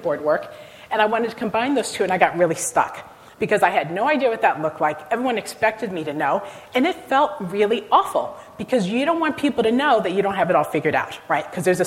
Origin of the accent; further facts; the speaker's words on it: Newark, New Jersey, United States; So I'm from Newark, New Jersey, right? Born in the middle of the riots.